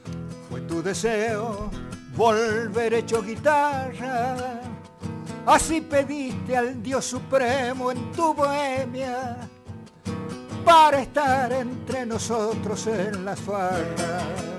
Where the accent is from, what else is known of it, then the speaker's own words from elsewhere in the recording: Santa Fe, Argentina; mi pueblo allá es de mucho de chamamé. Como estamos en el Chaco santafesino, toda esa zona, y el santafesino, claro, es muy chamamecero.